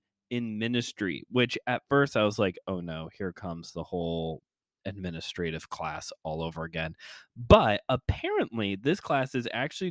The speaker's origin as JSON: {"language": "English", "town": "Chicago", "region": "Illinois", "country": "United States", "said": "partially because I'm from Chicagoland, so it's kind of a requirement to give"}